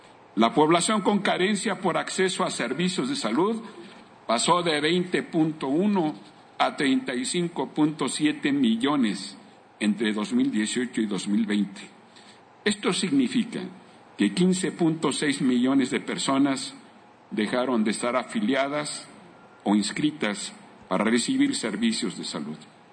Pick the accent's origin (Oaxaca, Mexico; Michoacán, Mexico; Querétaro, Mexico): Querétaro, Mexico; y desde luego mi tierra que es Querétaro.